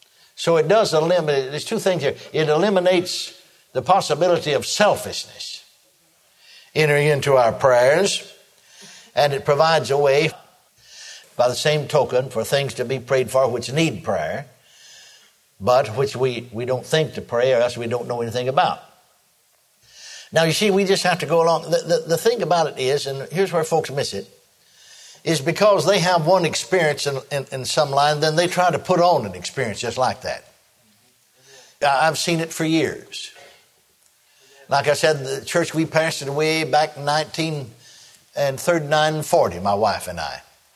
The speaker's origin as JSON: {"language": "English", "town": "McKinney", "region": "Texas", "country": "United States", "tie": "born or raised there", "said": "I was back home there in my hometown of McKinney, Texas"}